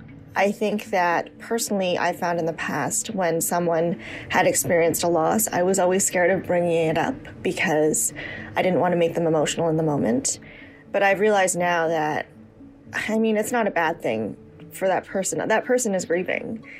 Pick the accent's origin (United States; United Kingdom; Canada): Canada; born there; It's funny being a Canadian-born Chinese woman